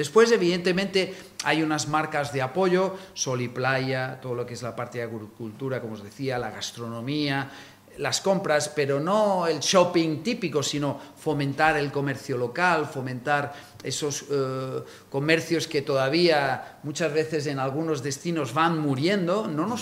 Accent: Balearic Islands, Spain; yo soy menorquín

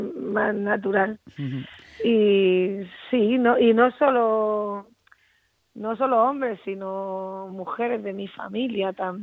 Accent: Puerto Lumbreras, Region of Murcia, Spain; now in Madrid, Spain; vivo en Madrid todo el tiempo. A Puerto Lumbreras, pues sí, voy todo lo que puedo, porque a mí me encanta mi pueblo y me gusta mi gente

